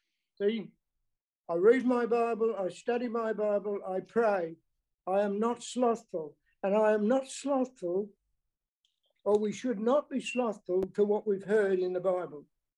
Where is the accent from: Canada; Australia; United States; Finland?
Australia; Western Australia; Hello, everyone. … from Western Australia, rejoicing in the Lord.